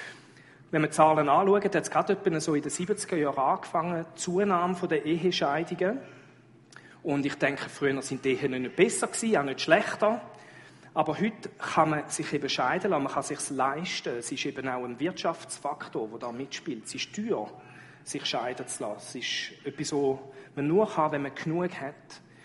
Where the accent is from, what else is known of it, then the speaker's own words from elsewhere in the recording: Switzerland; Nur schon bei uns in der Schweiz.